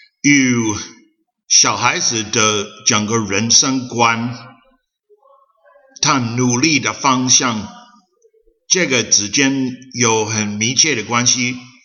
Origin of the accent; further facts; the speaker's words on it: United States; moved away as an adult; now in Taiwan; 因为我在美国出生长大，我拿美国护照来台湾的时候已经24岁。